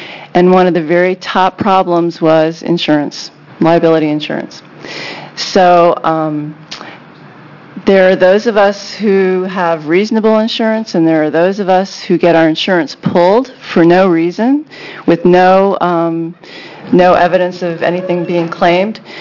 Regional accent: Benton County, United States; Thank you very much, Chairman and committee. I'm from Benton County. I'm actually a farmer.

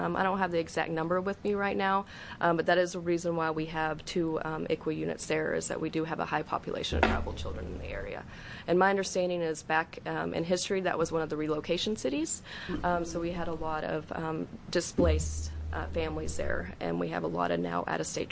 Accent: Oklahoma, United States; I'm from Muscogee Creek Nation, so I am from an out-of-state tribe.

